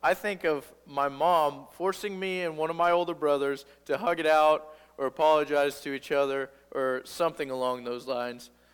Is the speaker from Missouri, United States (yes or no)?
yes; Cabool, Missouri, United States; And I was born and raised in Kabul, Missouri, just on down the road a little ways, and I've been there my whole life.